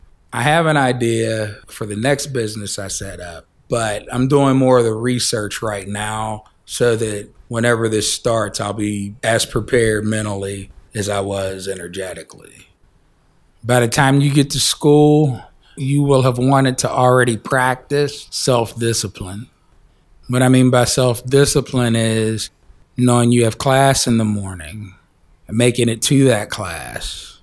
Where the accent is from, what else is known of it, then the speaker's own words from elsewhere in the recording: Pittsburgh, Pennsylvania, United States; I've lived in Penn Hills for approximately 20 years. Well, we grew up in Homewood. We also had a house in Garfield.